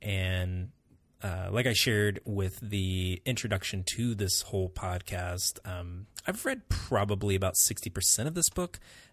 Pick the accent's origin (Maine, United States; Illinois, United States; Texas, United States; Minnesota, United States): Texas, United States; That's about as Texan as I sound.